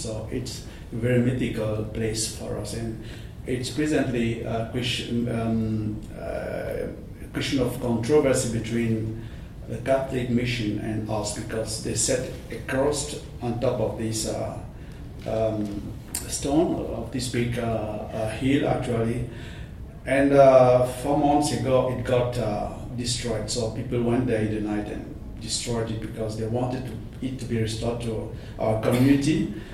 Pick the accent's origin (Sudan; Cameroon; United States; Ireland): Cameroon; Centre; I come from Cameroon. I come from Central Africa. Cameroon is located in the Central African region, and in Cameroon I happen to come from the central region of Cameroon. So I'm part of the Bati speech community, but Bati itself is part of a broader speech community known as Basa.